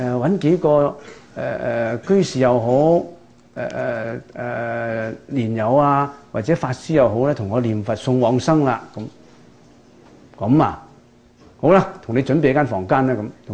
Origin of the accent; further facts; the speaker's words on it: Guangdong, China; 我哋廣東人講補鑊